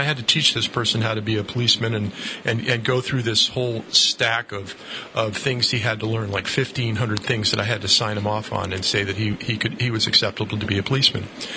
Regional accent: East Coast, United States; born or raised there

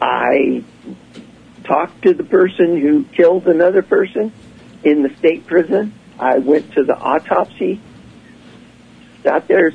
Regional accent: Emmett, Idaho, United States; I'd lived this great life growing up in Emmett.

